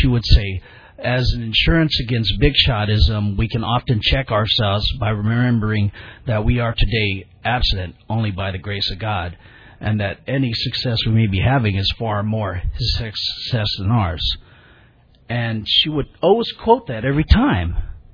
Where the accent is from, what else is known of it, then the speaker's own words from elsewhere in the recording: Sacramento, California, United States; I'm from Sacramento, right?